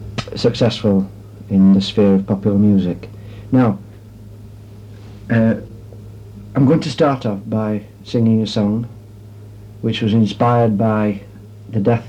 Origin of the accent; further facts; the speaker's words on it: Sheffield, Yorkshire and the Humber, United Kingdom; I come from Sheffield in Northern England.